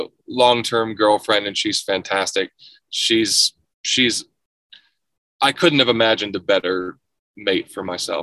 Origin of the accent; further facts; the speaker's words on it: Michigan, United States; I grew up in the Midwest, just outside of Detroit, and such things aren't really entertained very much up there.